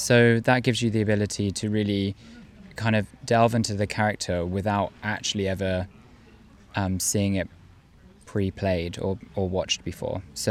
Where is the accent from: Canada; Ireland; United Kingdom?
United Kingdom; London; now in Passau, Germany; I'm from London, but currently live in Germany in Passau